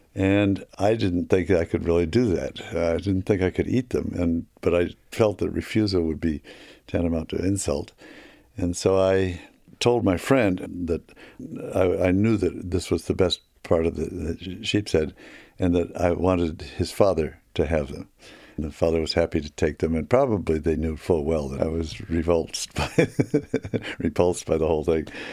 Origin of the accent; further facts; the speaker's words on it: United States; So I explained that I was from America.